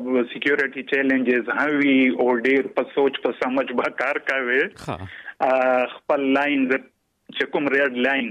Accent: Islamabad, Islamabad Capital Territory, Pakistan; also born or lived in South Waziristan; زه د جنوبي وزیرستان لادا تحصیل دی، دا سره تعلق لرم. خو بس دا دی چې پلار مو سرکاري افسر و، نو په اسلام آباد کې و، نو ژوند هم ډیر په اسلام آباد کې تیر دی

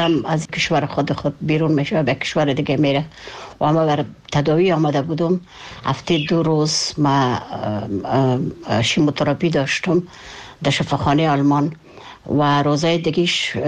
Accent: Kabul, Afghanistan

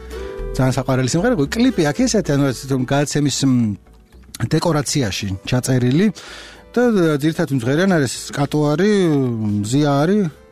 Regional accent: Imereti, Georgia; მე ვფიქრობ ხოლმე მაგას და მე რამე იმერელი ვარ.

